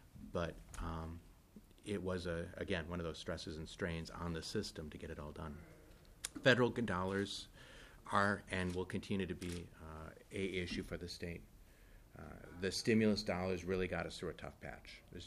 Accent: Wisconsin, United States; I'm from Wisconsin

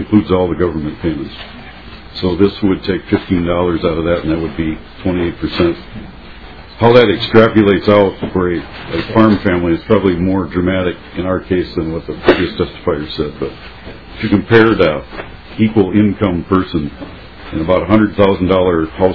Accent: Stewart, Minnesota, United States; I'm from Stewart, Minnesota, and I farm.

